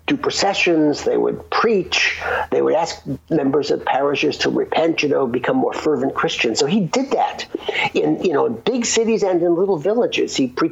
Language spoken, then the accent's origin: English; New York City, New York, United States; I remember when I grew up in New York in my parish at St. Columba on West 25th Street in Manhattan